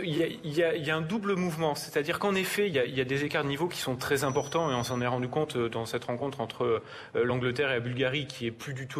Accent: Auvergne-Rhône-Alpes, France; je viens d'Auvergne en France et qu'on mange des tripes

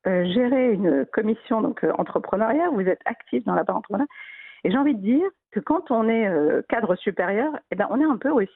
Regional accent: France; also born or lived in Morocco; Le Maroc m'a vu naître. Je suis née au Maroc.

